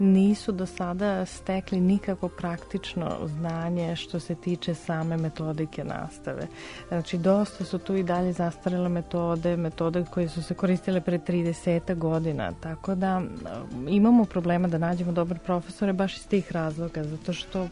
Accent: Belgrade, Serbia; born there; Ja sam rođena u Beogradu, ali u svoju školu, znači od malih nogu sam tamo.

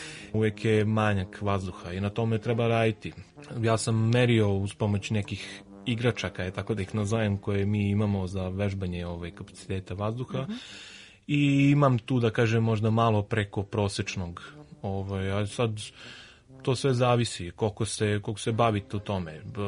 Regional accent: Pančevo, Vojvodina, Serbia; Ja sam iz Pančeva i u Pančevu sam završio muzičku školu, Jovan Bandur.

